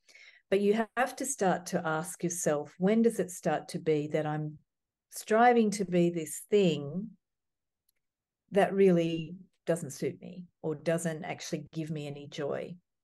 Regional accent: Australia; because growing up in Australia, people didn't have body hair like me. I'm Mediterranean and we have body hair everywhere.

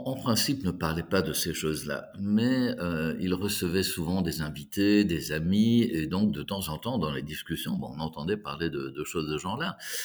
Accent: Brussels, Belgium; born there; Je suis né à Bruxelles en 1954 de parents ukrainiens.

